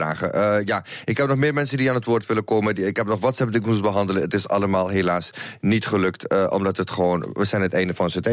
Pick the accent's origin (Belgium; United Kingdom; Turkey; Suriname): Suriname; ik kom uit Suriname